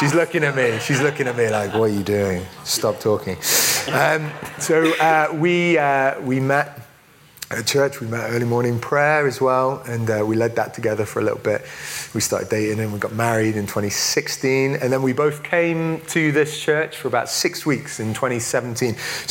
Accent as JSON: {"language": "English", "region": "Midlands", "country": "United Kingdom", "moved": "as an adult", "lives_now": "Bath, United Kingdom", "said": "I'm from the Midlands in England, so I will say Bath and grass and laugh instead of Bath and grass and laugh. I moved down to Bath when I was about 21."}